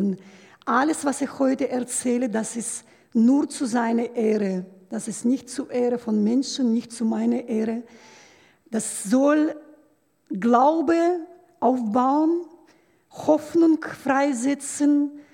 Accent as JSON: {"language": "German", "country": "Belarus", "first_language": "Russian", "second_language": "German", "moved": "yes", "lives_now": "Thessaloniki, Greece", "said": "Ich bin ursprünglich Weißrussin, meine Muttersprache ist Russisch."}